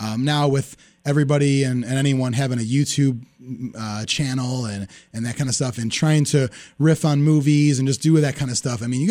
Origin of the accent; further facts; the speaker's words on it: Chicago, Illinois, United States; He's a relatively local to me. I'm from Chicago.